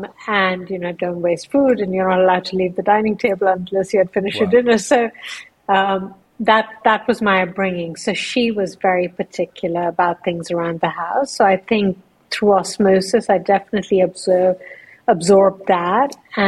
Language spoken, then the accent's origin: English; India; also born or lived in London, United Kingdom; I'm a Parsi by faith. Parsis are Zoroastrian. We came from Persia. I was born in London, and then I grew up in India. And my grandmother was, so I grew up in my grandmother's house.